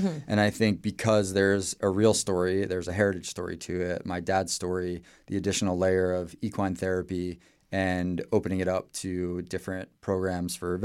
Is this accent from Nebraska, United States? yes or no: no; New York, United States; he also grew up on Long Island, a town over from where he raised me and my mom raised me.